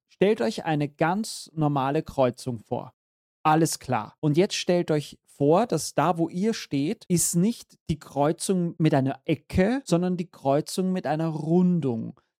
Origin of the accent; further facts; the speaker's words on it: Austria; Ich glaube, bei uns in Österreich sind es 80%, die du schaffen musst und ich war so auf 81%.